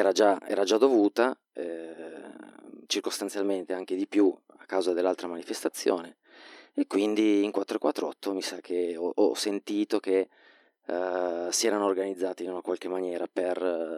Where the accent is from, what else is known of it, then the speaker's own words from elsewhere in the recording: Turin, Piedmont, Italy; io sono di Torino, zona nord, sono un uomo di parola, da dove vengo l'aria non è buona.